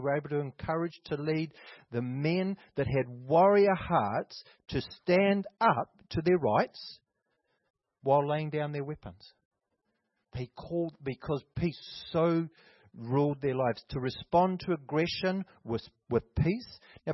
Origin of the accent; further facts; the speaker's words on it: Manawatū-Whanganui, New Zealand; now in Christchurch, New Zealand; So we're from the Ruahini Ranges of Manawatu'awa.